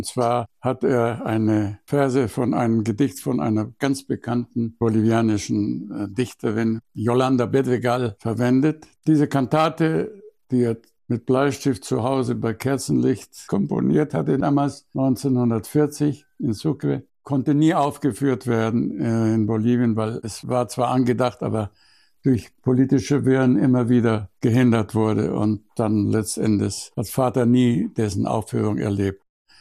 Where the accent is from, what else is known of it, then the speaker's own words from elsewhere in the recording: Munich, Bavaria, Germany; born there; now in Schleswig-Holstein, Germany; Gut, geboren bin ich in München. Ich fühle mich aber ehrlich gesagt, obwohl ich mich natürlich verbunden fühle mit meiner Geburtsstadt, das ist selbstverständlich, aber zu Hause bin ich hier in Schleswig-Holstein.